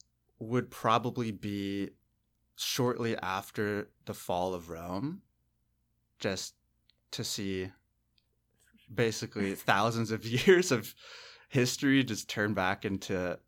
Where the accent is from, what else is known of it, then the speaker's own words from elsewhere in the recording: British Columbia, Canada; I was born in Vancouver, opposite coast, and raised just outside in the suburbs